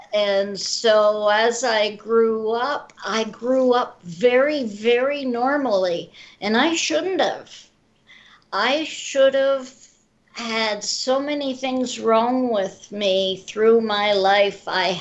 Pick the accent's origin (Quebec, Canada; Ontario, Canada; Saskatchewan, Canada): Ontario, Canada; Alliston; born there; I was born in Alliston, which is like about as far as I am now, about an hour from Toronto